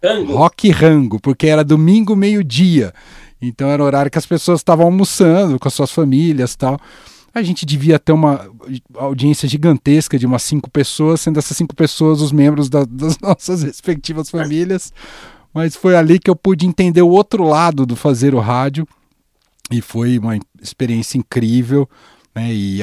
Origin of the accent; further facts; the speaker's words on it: Mogi das Cruzes, São Paulo, Brazil; Eu nasci ali no começo dos anos 80, numa família. Sou de Mogi das Cruzes, aqui próximo a São Paulo, numa família de muitos irmãos, somos em 5 irmãos, né? E naquele contexto de pais funcionários públicos, né?